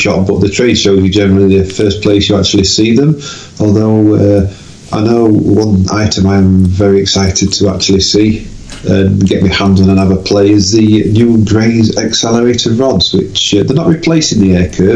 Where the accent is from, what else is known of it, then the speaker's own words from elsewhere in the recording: Yorkshire and the Humber, United Kingdom; I'm from Yorkshire, it's still flip-flop weather.